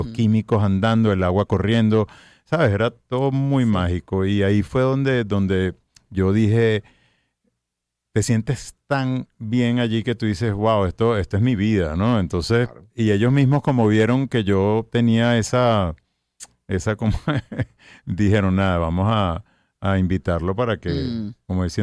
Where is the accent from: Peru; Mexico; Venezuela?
Venezuela; Coro, Falcón; born there; Yo nací en Coro y mis tíos venían de Italia y montaron los dos primeros fotoestudios allá.